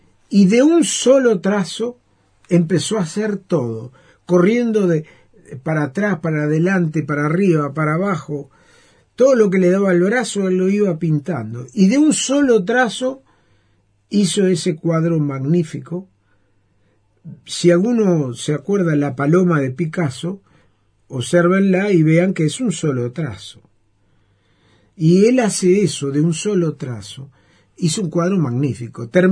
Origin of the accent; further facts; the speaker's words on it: Montevideo, Uruguay; Porque le dije, soy de Uruguay. ¿De qué ciudad? Montevideo.